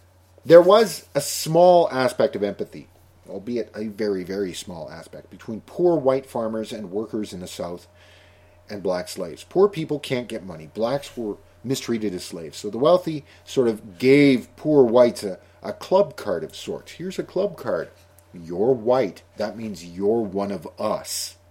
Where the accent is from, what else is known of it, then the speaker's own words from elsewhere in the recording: Canada; I'm Canadian, and therefore I don't know what it's like to live in that type of a situation. But I'm a Canadian. I live north of the border.